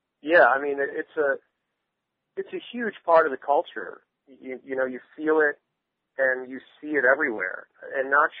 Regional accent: Buffalo, New York, United States; I'm from upstate New York. I'm from Buffalo originally.

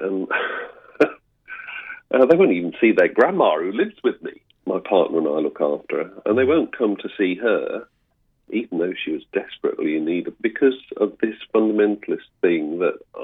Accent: United Kingdom; moved away as an adult; I'm a migrant, as you probably can hear from my accent. And I came from the UK.

